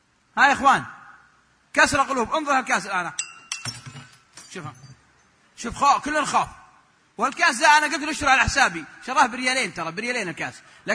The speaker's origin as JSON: {"language": "Arabic", "country": "Saudi Arabia"}